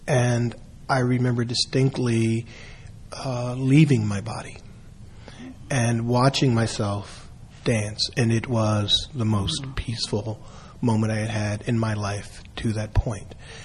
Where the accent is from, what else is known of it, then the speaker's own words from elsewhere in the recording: Philadelphia, Pennsylvania, United States; there was a program I grew up in North Philadelphia, and at Temple University, which is in our neighborhood